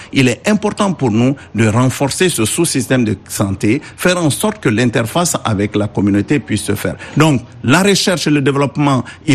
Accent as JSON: {"language": "French", "country": "Cameroon", "said": "Moi, je viens du Cameroun"}